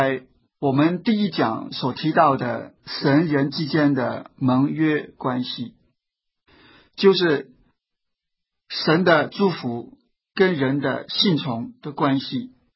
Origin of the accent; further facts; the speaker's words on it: China; 我们中国人读古书的时候就经常提到文史哲不分家